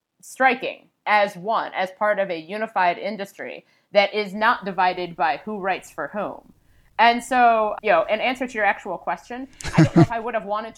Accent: Cincinnati, Ohio, United States; You know, I grew up in Cincinnati, Ohio. And when I was a kid, there were two papers. There was the Cincinnati Inquirer and the Cincinnati Post.

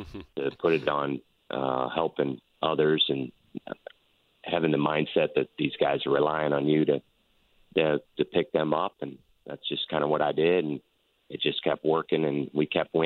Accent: St. Louis, Missouri, United States; Because growing up in St. Louis, WGN was the cornerstone of having something on baseball wise.

